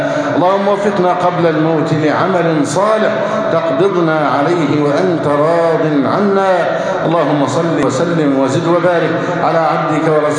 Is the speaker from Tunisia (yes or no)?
no; Egypt; اللهم احفظ بلدنا مصر أمناً أماناً، سخاءً ورخاءً